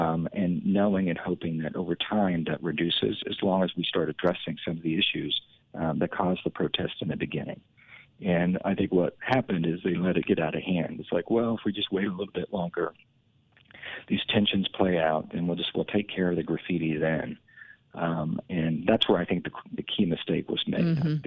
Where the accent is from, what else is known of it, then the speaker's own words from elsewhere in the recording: Sublette, Kansas, United States; Yeah, I grew up in Sublette, you know, down by Dodge City, Garden City, liberal.